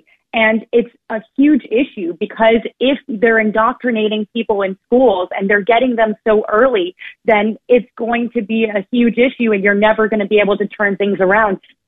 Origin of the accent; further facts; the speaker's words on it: New York City, New York, United States; it's really hard to see as a New Yorker.